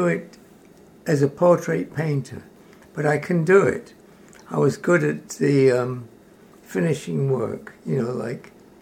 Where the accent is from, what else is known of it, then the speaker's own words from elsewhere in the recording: United Kingdom; born there; No, I was born in England.